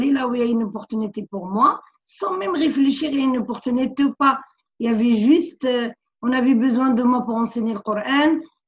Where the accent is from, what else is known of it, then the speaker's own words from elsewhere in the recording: Morocco; French is a second language; Je viens du Sahara marocain.